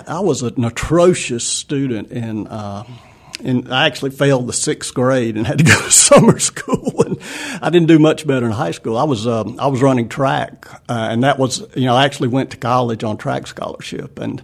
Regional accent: Boiling Springs, North Carolina, United States; I grew up in Boiling Springs, so not too far from here.

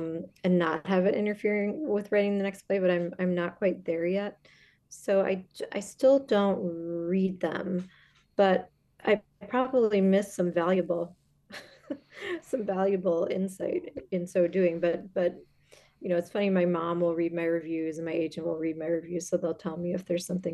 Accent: Illinois, United States; because you know I'm from Illinois, and it's common in my household just to have a fork.

